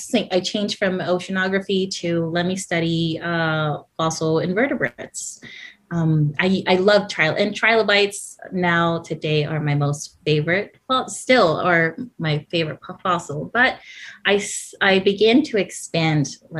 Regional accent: Cudahy, California, United States; So originally, I am from Cudahy, California. I grew up in a totally immigrant community. Everyone spoke Spanish, and my parents are both Salvadoran immigrants, and they came here in the 70s.

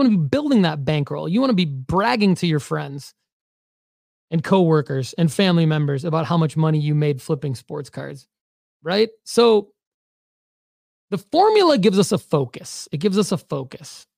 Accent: Michigan, United States; By the way, when I say guys, I'm from Michigan

